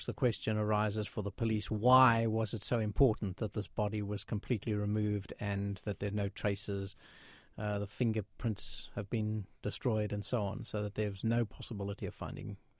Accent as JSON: {"language": "English", "town": "Johannesburg", "region": "Gauteng", "country": "South Africa", "tie": "born there", "said": "Yes, I was born in Johannesburg, and I've traveled around the world quite a bit in my life, but I'm back in Johannesburg now, and that's where I live."}